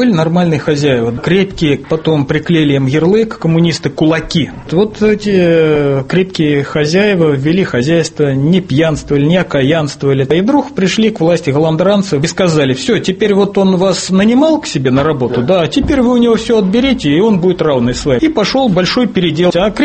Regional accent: Tambov, Tambov Oblast, Russia; Я вот был во Владивостоке, говорят: «Ты откуда?» Я говорю: «Из Тамбова».

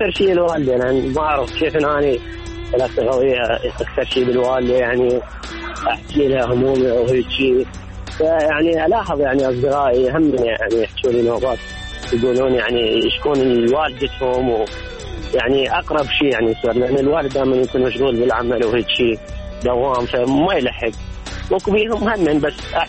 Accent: Baghdad, Baghdad Governorate, Iraq; من بغداد من منطقة الدارة

